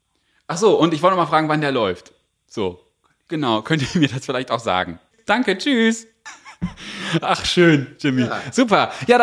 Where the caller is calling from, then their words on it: Bremen, Germany; Ich komme aus Bremen, wollte ich noch sagen.